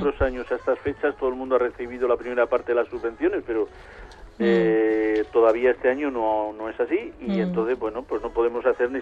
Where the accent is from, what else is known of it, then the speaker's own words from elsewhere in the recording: Spain; Nosotros somos españoles, nosotros somos gitanos.